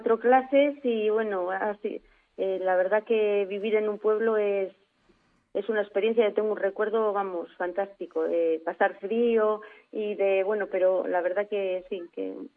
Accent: Lantadilla, Castile and León, Spain; Sí, soy de Lantadilla.

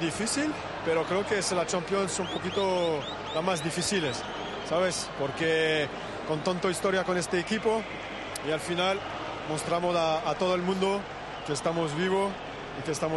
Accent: France; Spanish is a second language; en Francia, en mi país, es una cosa muy importante para mí

